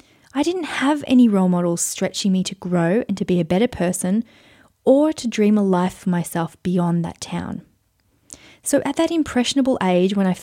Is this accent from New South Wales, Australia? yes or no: no; Queensland, Australia; finally we topped it all off in beautiful Queensland, Australia, my home country.